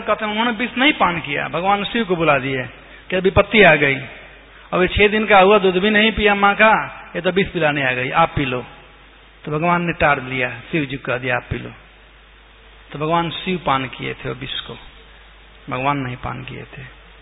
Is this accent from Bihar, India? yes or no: yes; Bihar, India; ये हमारे यहाँ बिहार में कहावत है